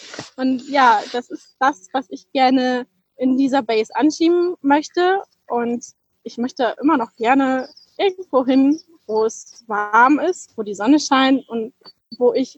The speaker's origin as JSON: {"language": "German", "region": "Northern Germany", "country": "Germany"}